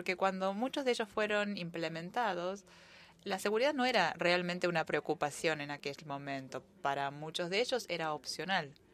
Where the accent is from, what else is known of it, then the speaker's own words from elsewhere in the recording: Fiji; Spanish is a second language; soy de Fiji